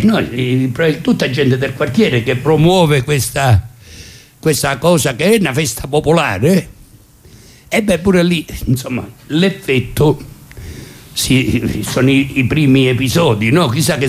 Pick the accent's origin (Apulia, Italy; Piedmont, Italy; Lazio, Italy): Lazio, Italy; Rome; io sono romano